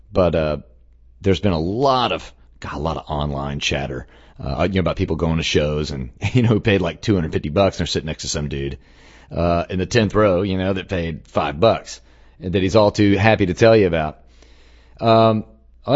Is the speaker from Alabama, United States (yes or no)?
no; Dallas, Texas, United States; You know, growing up in Dallas, I mean, you had to get those tickets day out, sold out in a day, man.